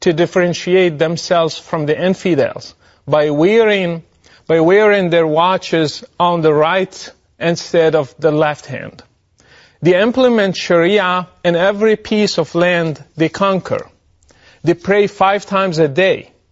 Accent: Morocco; I grew up in Morocco, supposedly a moderate country

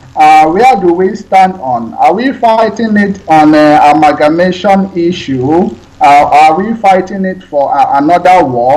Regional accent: Nigeria; now in Malaysia; Yes, I'm from Isoj, Nigeria.

